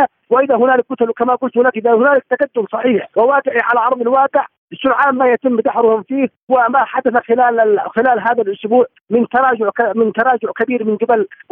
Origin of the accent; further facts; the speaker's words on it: Yemen; سيادة بلدنا اليمن وشرعية بلدنا اليمن